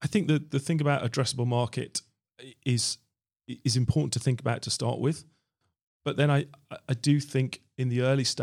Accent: Birmingham, West Midlands, United Kingdom; So I'm from Birmingham originally, moved to London and did some IT consultancy

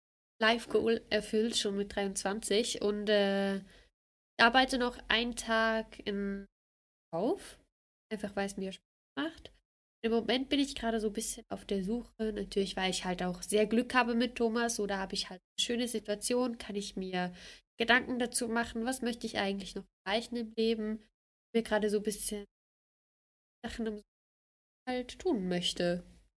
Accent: Switzerland; bei uns in der Schweiz, yes

